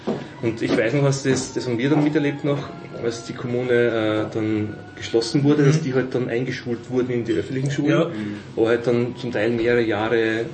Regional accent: Burgenland, Austria; Weißt du, das war in meiner Heimatgemeinde.

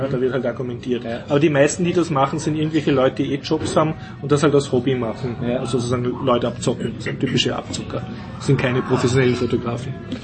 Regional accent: Austria; ich weine, weil ich bin Österreicher, ich leide mit.

